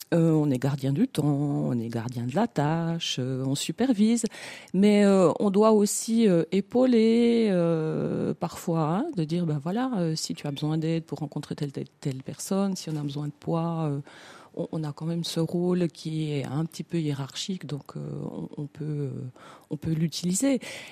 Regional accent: Montsevelier, Jura, Switzerland; même si j'ai grandi à Montsevelier, si j'y ai fait toutes mes classes, aujourd'hui, je pense que j'appartiens bien plus à Mervelier qu'à Montsevelier.

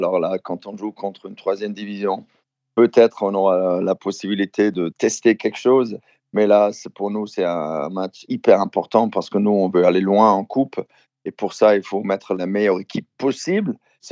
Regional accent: Germany; French is a second language; Moi, je suis allemand, j'ai vu ça en Allemagne

